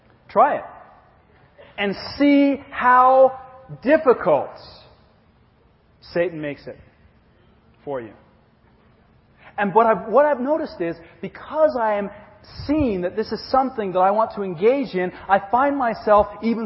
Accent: England, United Kingdom; I know I'm very stoic because I was raised in England.

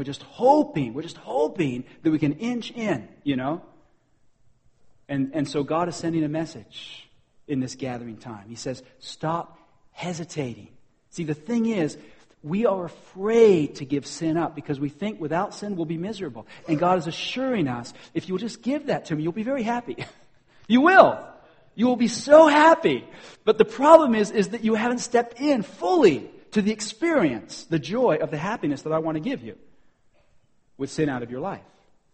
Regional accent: United Kingdom; I'm British, you see, so I'm very reserved.

